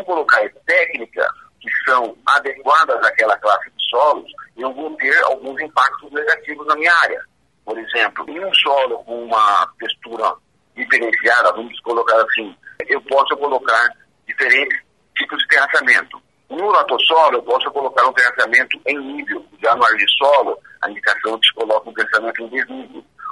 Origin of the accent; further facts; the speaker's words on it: Chapadão do Sul, Mato Grosso do Sul, Brazil; eu sou aqui de Chapadão do Sul.